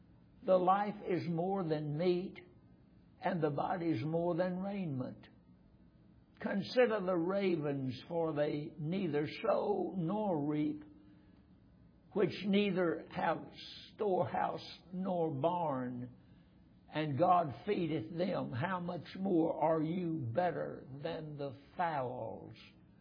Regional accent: Roxboro, North Carolina, United States; I was raised in Roxboro, North Carolina. And we used to sing a song quite frequently in our church.

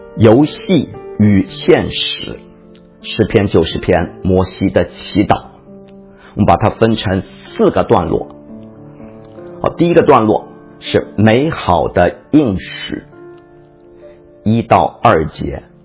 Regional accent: China; 我们中国人也是啊，尤其年轻人更是争先恐后，忙着贷款啊，要买房子

